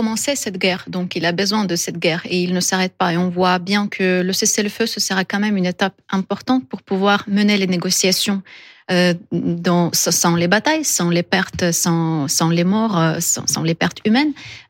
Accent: Kherson, Kherson Oblast, Ukraine; la ville de Kherson, qui est ma ville natale.

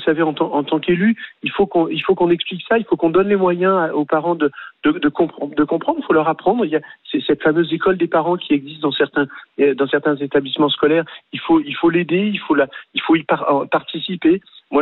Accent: Viry, France; born there; je suis né à Viry.

